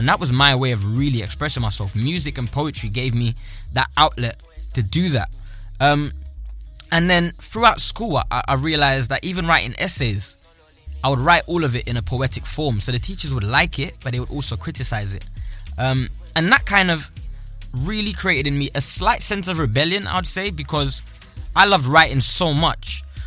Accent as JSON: {"language": "English", "country": "St. Lucia", "tie": "born or raised there", "said": "Growing up in St. Lucia"}